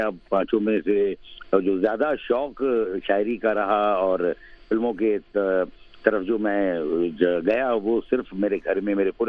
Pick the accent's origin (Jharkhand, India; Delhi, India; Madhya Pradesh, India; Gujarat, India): Gujarat, India; मैं खुद गुजराती हूँ, मेरे वालिद जो हैं वो गुजराती, गुजरात से मैं बिलोंग करता हूँ, और मेरा तो जो उर्दू से और शायरी से जो शौक शुरू हुआ इसलिए कि मैंने उर्दू में ही तालीम हासिल की